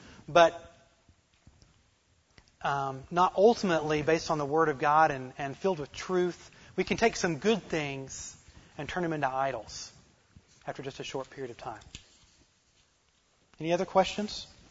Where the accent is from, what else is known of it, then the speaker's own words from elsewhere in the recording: Oklahoma, United States; I grew up in Creek County, Oklahoma. And there's a lot of dirt roads in Creek County, you know?